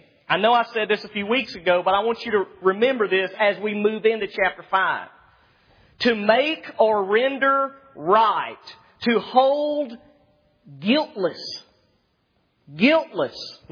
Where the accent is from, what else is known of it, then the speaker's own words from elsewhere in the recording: Alabama, United States; I'm from Alabama.